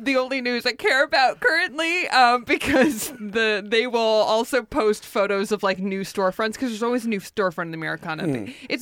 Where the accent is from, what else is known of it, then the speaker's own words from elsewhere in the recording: North Hollywood, California, United States; And now they're building a new one in North Hollywood, where I'm from. So they're coming to my hometown.